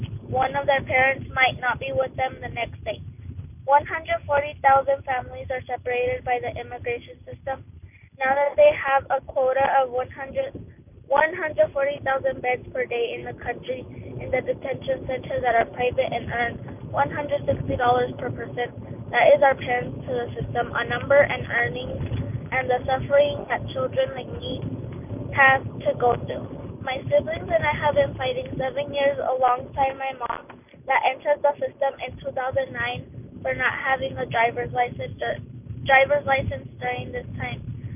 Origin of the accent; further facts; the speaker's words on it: Denver, Colorado, United States; I'm 12 years old, and I'm from Denver, Colorado.